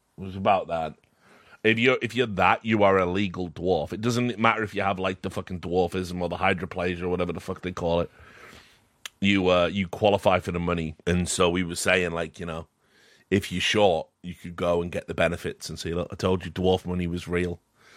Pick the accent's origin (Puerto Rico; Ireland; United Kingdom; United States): United Kingdom; You know, listen, I'm British.